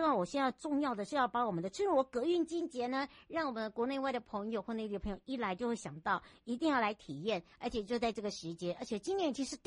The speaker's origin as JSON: {"language": "Chinese", "town": "Yuli", "region": "Hualien County", "country": "Taiwan", "tie": "born or raised there", "said": "脚踏实地一路向东，来到我的故乡花莲玉里之外呢"}